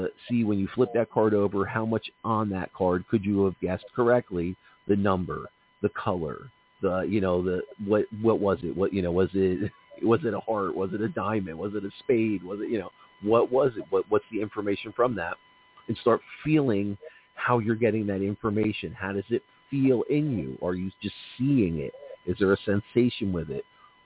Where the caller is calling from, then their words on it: New Jersey, United States; I'm calling from New Jersey. New Jersey's got Atlantic City casinos.